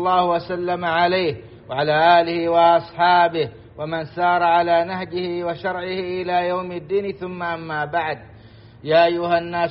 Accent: Saudi Arabia

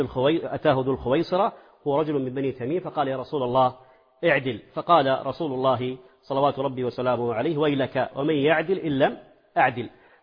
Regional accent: Saudi Arabia; عندنا في السعودية

